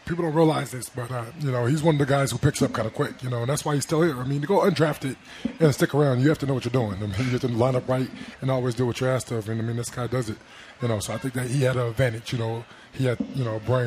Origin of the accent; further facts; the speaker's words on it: Denver, Colorado, United States; I mean, I moved around a little bit through Denver, but, I grew up in Five Points, and then I moved around. My family still lives there, lives in Aurora.